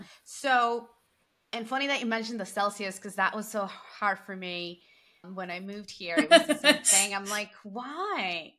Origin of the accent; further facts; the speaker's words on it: Guatemala; because when I grew up in Guatemala, there were not that many, you know, we're talking the 80s.